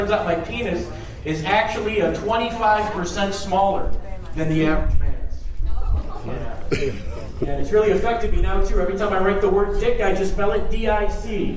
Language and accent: English; Detroit, Michigan, United States; So I go to Cleveland, I say I'm from Detroit, and a guy comes up to me after the show.